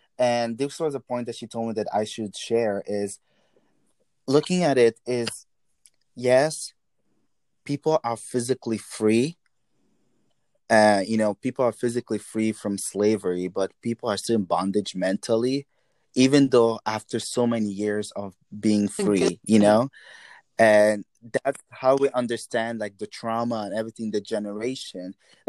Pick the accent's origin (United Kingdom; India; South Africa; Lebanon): Lebanon; when I grew up in Lebanon